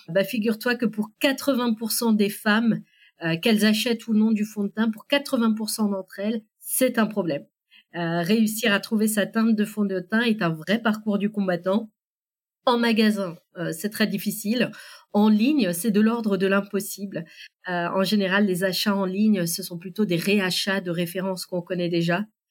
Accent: France; Mais je suis française !» Et on me dit « Non, mais vos parents !» Ah oui, eux, ils viennent du Maroc.

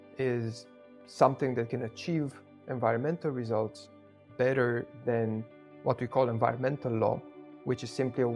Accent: Bucharest, Romania; Well, I grew up in the big wild city. I grew up in Bucharest in Romania.

